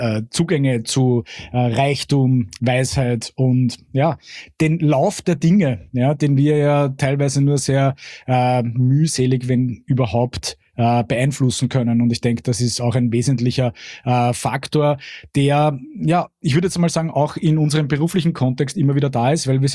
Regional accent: Vienna, Austria; born there; now in Salzburg, Austria; nachdem ich ja eigentlich gebürtiger Wiener bin, wie man vielleicht hört, ich aber meinen Lebensmittelpunkt mittlerweile in Salzburg habe, pendle ich zwischen diesen beiden Städten

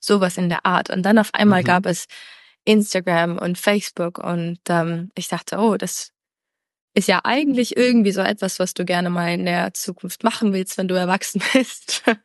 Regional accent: Germany; born there; gebürtig aus Deutschland, verbringe den Großteil meiner Zeit auf dem Rad irgendwo in der Welt.

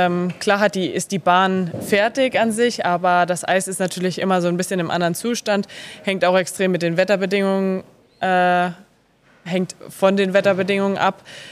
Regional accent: Siegen, North Rhine-Westphalia, Germany; Ich komme aus Siegen und so.

